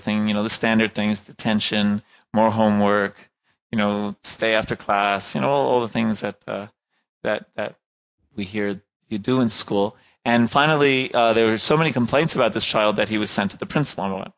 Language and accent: English; New York, United States; One is that, you know, I'm from New York, right?